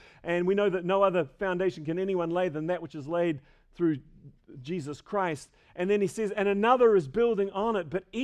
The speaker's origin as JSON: {"language": "English", "country": "New Zealand", "said": "as a Kiwi, we don't know how to do that."}